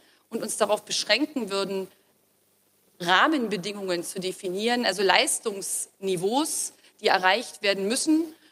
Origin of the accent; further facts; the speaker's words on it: North Rhine-Westphalia, Germany; also born or lived in East Germany; now in Delitzsch, Germany; Ich wohne knapp 50 Kilometer von Dessau entfernt inzwischen in Delitzsch. Ich bin auch aufgewachsen, damals noch in der DDR und groß geworden in Westfalen.